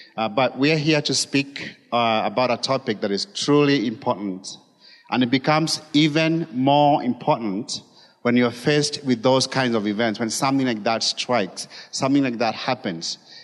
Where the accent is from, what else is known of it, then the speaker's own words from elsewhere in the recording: Kijabe, Kiambu County, Kenya; moved away as an adult; also born or lived in Molo / Gilgil; I grew up here in Kenya. I grew up in part of the time in Molo, Nakuru, and in Gilgil, and then in Kijabi for most of my life growing up here. Before I went to the U.S., I was 20 years old when I went to the U.S.